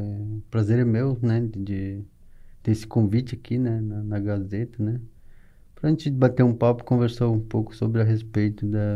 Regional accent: Itanhaém, São Paulo, Brazil; eu saí da minha aldeia e eu vim morar na aldeia de Itanhaém, que é a aldeia Rio Branco, né? Então, onde eu vivi, onde cresci a minha infância, né?

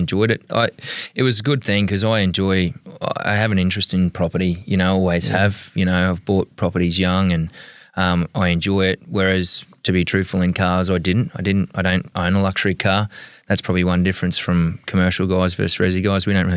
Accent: Atherton, Queensland, Australia; Born and bred in North Queensland, not from Townsville originally, from the Tablelands originally, from up in Atherton.

